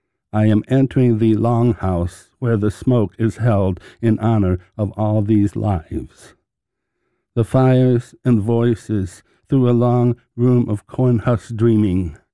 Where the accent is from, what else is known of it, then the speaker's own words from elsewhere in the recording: Waterloo, Iowa, United States; moved away as an adult; now in Madison, United States; I was born in Waterloo, Iowa, and grew up there and went to college at the University of Northern Iowa in Cedar Falls